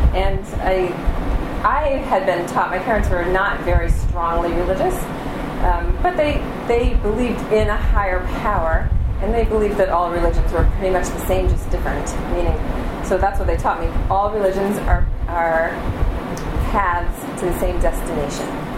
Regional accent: Wisconsin, United States; also born or lived in Plattsburgh, New York / Ithaca, New York / Washington, D.C.; Because from Wisconsin we moved to, my father was finishing graduate school, his PhD in history, moved to Plattsburgh, New York, and Ithaca, New York, and Washington, D.C., and then settled

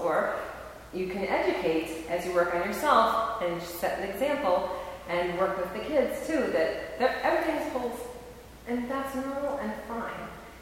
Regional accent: Wisconsin, United States; born there; While we're in the cheese mode, I was born in Wisconsin.

